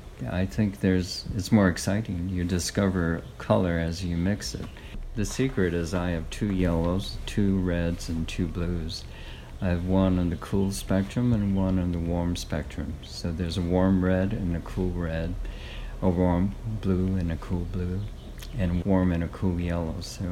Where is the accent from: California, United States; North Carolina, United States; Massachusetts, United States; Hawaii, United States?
Hawaii, United States; Kona; Well, like all of us growing up in Kona, you know, everybody picked coffee in the summer.